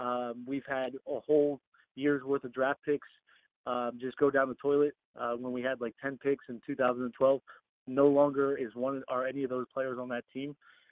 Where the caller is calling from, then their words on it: Easton, United States; from Easton.